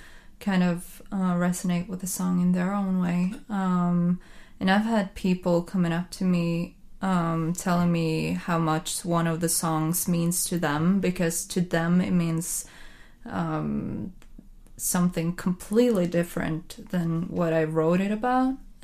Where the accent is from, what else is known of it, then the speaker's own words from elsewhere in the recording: Larvik, Vestfold, Norway; In Oslo and also my hometown in Larvik.